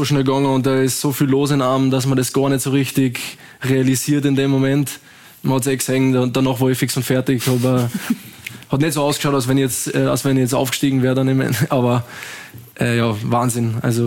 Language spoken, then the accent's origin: German; Salzburg, Austria; ich bin in Kneis, Anif, Grödig, das sind so kleine Vereine in meiner Heimat gewesen